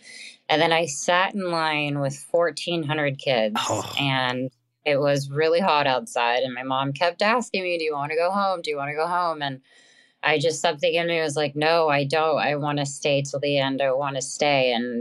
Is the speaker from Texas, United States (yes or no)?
yes; Texas, United States; Yeah, it really was. My family and I definitely didn't have the means to go to California